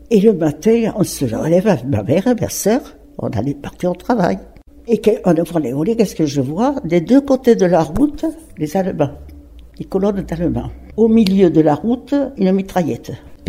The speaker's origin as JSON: {"language": "French", "town": "Rodez", "region": "Occitanie", "country": "France", "tie": "born or raised there", "also_born_or_lived": "Normandy", "said": "Je suis né en Normandie, mais en fait, mes parents ils sont venus dans l'Aveyron. Alors, ça fait que j'ai toujours vécu à Rodez."}